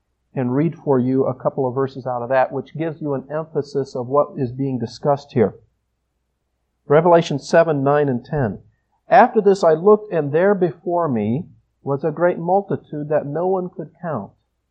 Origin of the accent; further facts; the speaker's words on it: United States; I was reading it somewhat as an American.